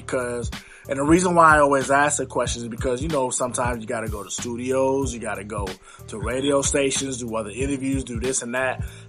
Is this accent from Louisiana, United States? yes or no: yes; Louisiana, United States; You know, I'm from Louisiana